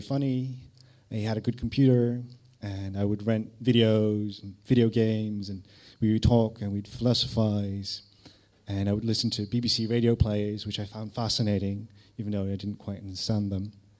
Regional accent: Netherlands; I was from Holland, I was living there with my mum

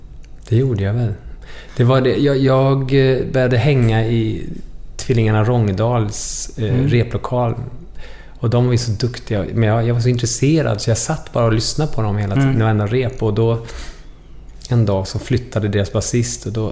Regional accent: Molkom, Värmland, Sweden; also born or lived in Örebro; I Molkom växte jag upp. Men jag föddes i Örebro och bodde ett tag i England innan dess. Min pappa är engelsman.

